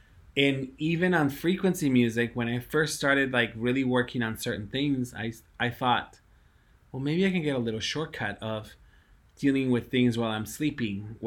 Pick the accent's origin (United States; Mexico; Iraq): Mexico; when I grew up in Mexico, we were limited to even what our parents could, like, for example, purchase for us, right?